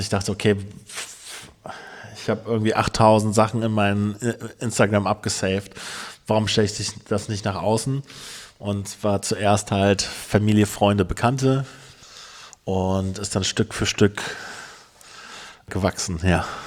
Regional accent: Neuss, North Rhine-Westphalia, Germany; born there; now in Berlin, Germany; 45 Jahre alt. Gebürtig komme ich aus dem Rheinland, aus dem wunderbaren Neuss. Bin dann viele Jahre durch die Republik gezogen, über Frankfurt, Hannover, Hamburg, Mannheim

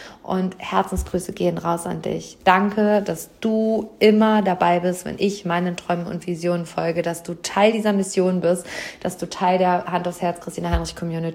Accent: Hamm, North Rhine-Westphalia, Germany; das ist also in meiner Heimatstadt, im Seminarraum über den Dächern von Hamm.

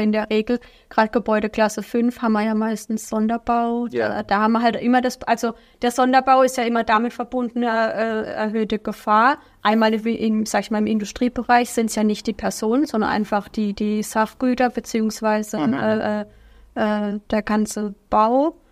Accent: Baden-Württemberg, Germany; now in Karlsruhe, Germany; Aus der Nähe von Freiburg.

